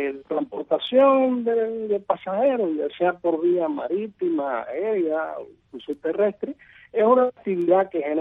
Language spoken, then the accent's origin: Spanish; Cuba; yo como ciudadano cubano